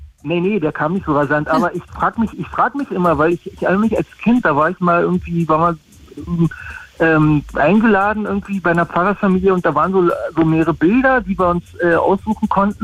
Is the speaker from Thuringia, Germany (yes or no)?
no; Potsdam, Brandenburg, Germany; also born or lived in Vienna; Bin Berliner gleich um die Ecke, Potsdam.